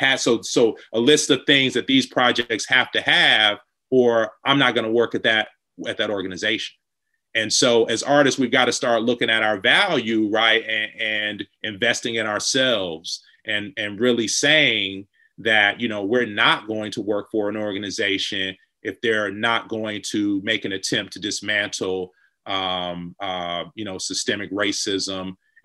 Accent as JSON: {"language": "English", "town": "Detroit", "region": "Michigan", "country": "United States", "tie": "born or raised there", "said": "that was based on experiences that I had growing up in Detroit, and friends and my community that I've been around, being from a chocolate city like Detroit"}